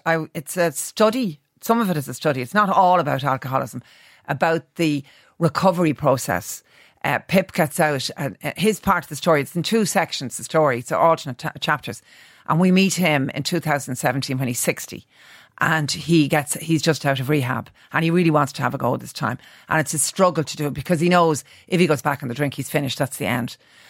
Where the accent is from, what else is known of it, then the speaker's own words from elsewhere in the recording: Ireland; being Irish